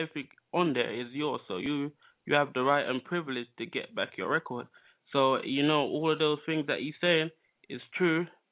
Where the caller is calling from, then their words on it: London, United Kingdom; I'm calling from England, London.